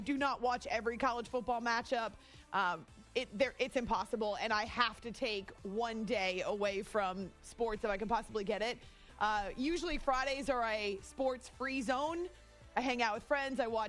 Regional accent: New Hampshire, United States; when I was a kid and we and I was growing up in New Hampshire, we would go to empty stadiums.

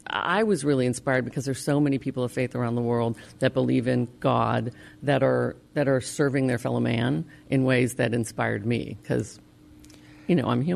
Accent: California, United States; I grew up in Northern California, very small town.

